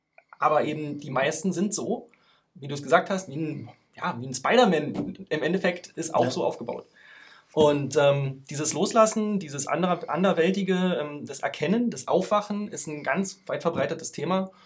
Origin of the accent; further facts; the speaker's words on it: Eisenhüttenstadt, Brandenburg, Germany; ich bin aus Eisenhüttenstadt, neben Neuzelle. Und ich würde mich als Agnostiker bezeichnen